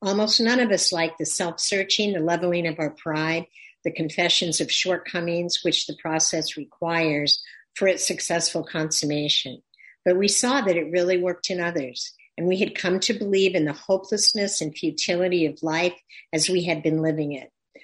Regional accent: Midwest, United States; I grew up in the Midwest in the 50s. I just turned 71.

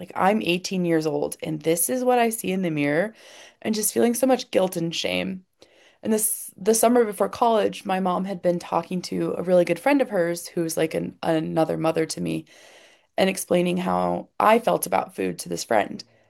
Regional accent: Chicago, Illinois, United States; moved away as an adult; now in Colorado, United States; I moved 1,000 miles from home. Like I said, I'm from Chicago, but I now live in Colorado.

